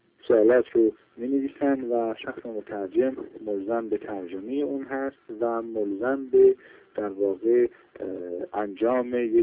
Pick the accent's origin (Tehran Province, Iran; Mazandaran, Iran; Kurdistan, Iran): Kurdistan, Iran; Sanandaj; born there; به سنندج زادگاه من احضار کردم